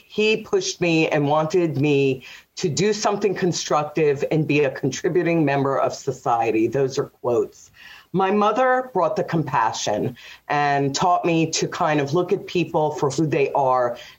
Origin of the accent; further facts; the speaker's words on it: Riverdale, New York, United States; I'm originally from Riverdale in the Bronx, New York, and I'm the oldest of two.